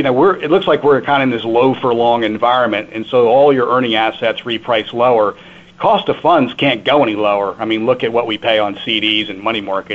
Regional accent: Virginia, United States; moved away; also born or lived in North Carolina / New England; I grew up in Virginia and then spent a lot of time in North Carolina. And so I've been in New England for about 3.5 years.

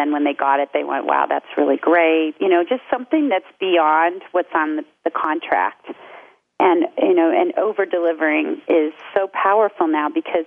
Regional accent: Ohio, United States; particularly in the Midwest, where I grew up in Ohio

